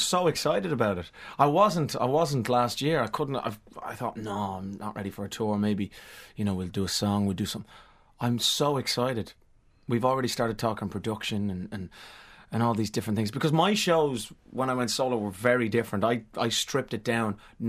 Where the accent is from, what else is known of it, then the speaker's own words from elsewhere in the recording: Dublin, Leinster, Ireland; So, yeah, growing up in Dublin